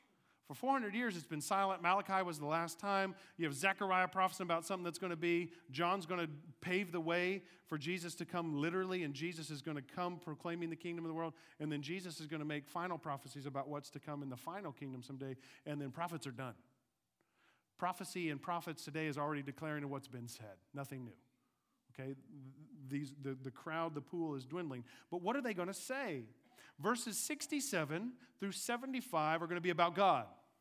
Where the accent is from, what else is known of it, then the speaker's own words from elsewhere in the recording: Jinx, Oklahoma, United States; I went to Jinx First Baptist Church growing up in Jinx, Oklahoma, okay? Small Baptist church right by my high school, and was there for 20-some-odd years in my life.